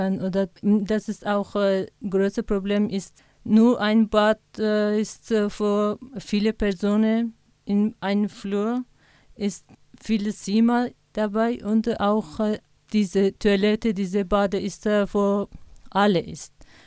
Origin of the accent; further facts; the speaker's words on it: Afghanistan; German is a second language; now in Munich, Germany; ich komme aus Afghanistan. Seit 3 Jahren bin ich in München. Leider, ich kann nicht gut Deutsch sprechen.